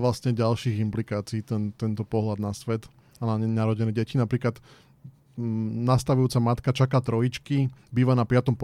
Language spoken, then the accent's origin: Slovak; Považská Bystrica, Trenčín Region, Slovakia; My sme zo Zuzkou obidva z Považskej Bystrice.